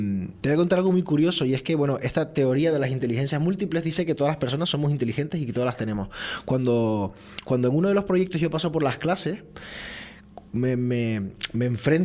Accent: Canary Islands, Spain; a la hora de ir a la universidad, pues salí de la isla y me fui a Las Palmas de Gran Canaria

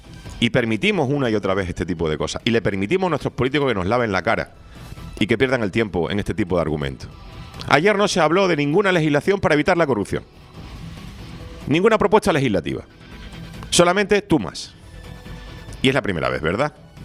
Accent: Canary Islands, Spain; yo soy de Canarias

